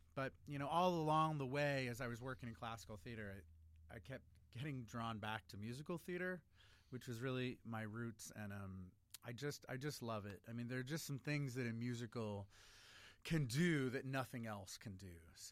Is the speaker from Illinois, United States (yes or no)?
yes; Champaign, Illinois, United States; Well, I'm originally from East Central Illinois, down in Champaign, Urbana.